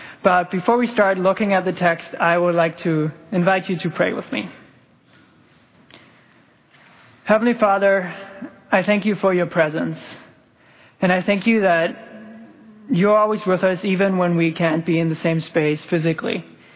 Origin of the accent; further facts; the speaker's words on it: Germany; now in Canada; I've been here at Grace Point for about 4.5 years. I came over from Germany then, and the first 2 years here in Canada, I was actually working at this church with another organization.